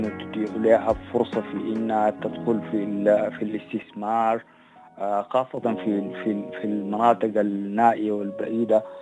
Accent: Sudan

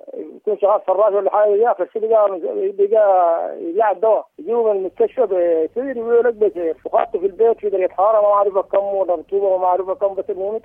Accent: Sudan; قريتنا دي اكبر قرية في ولاية سنار.

